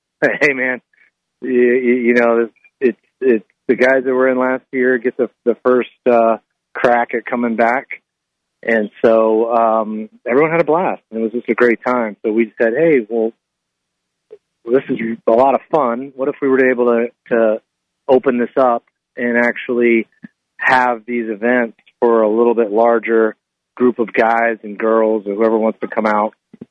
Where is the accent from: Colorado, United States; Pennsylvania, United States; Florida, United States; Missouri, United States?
Florida, United States; Tampa; now in Bradenton, United States; Yeah, so my wife and I were born and raised in the Tampa area and ended up moving down to Bradenton about 6 years ago